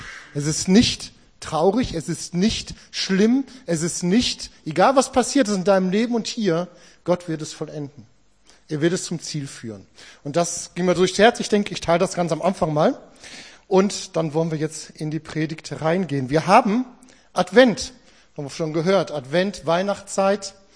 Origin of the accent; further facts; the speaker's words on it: Gevelsberg, North Rhine-Westphalia, Germany; Wir kommen aus Gevelsberg, gar nicht so weit von hier weg, wo wir wohnen.